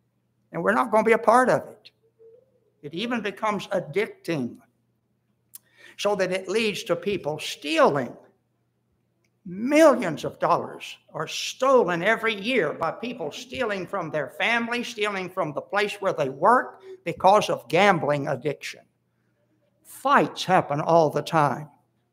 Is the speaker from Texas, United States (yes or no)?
no; Florida, United States; I grew up in South Florida